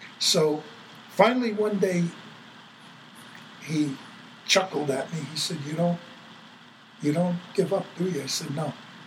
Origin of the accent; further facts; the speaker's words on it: Brooklyn, New York, United States; And then I was always angry because I came from Brooklyn, New York. We didn't even have a rink.